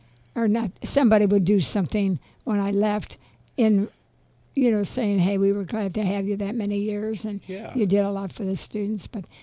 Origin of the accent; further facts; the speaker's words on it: Tiffin, Ohio, United States; Yes, as a young girl. I was from Tiffin.